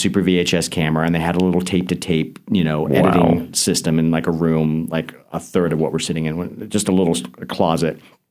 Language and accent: English; Orlando, Florida, United States; now in Los Angeles, United States; I am a screenwriter from Orlando, Florida, now living in Los Angeles.